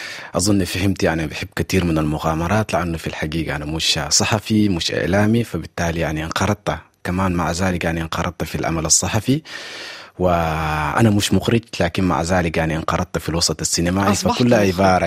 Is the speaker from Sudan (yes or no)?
yes; Sudan; وأنا كنت واحد من السودانيين اللي هو يعني مريت بكل حالة بتاعت المشاعر الذكرتية